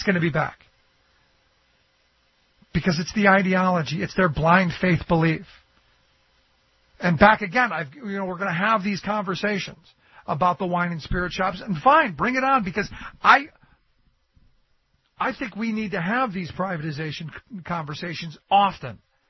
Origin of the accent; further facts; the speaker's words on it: Cleveland, Ohio, United States; like where I grew up in Cleveland.